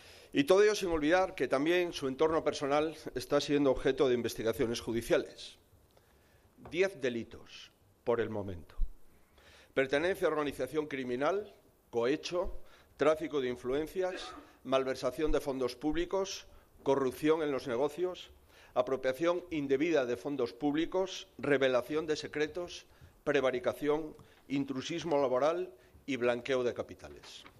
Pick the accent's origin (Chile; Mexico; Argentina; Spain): Spain; las víctimas somos todos los españoles